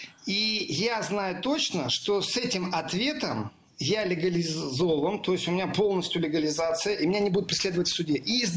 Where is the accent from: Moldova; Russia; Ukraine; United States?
Ukraine; Western Ukraine; Позволю себе, как уроженец Западной Украины, сказать